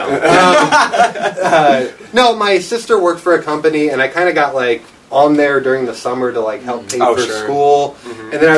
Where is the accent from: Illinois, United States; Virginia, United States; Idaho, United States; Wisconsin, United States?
Illinois, United States; Madison; also born or lived in Granite City; I come from, I was born in Madison, Illinois. It's like right across the river from St. Louis. Mm-hmm. And I come from there, grew up there, moved to a town, Granite City, which is right next to it, but a steel mill town.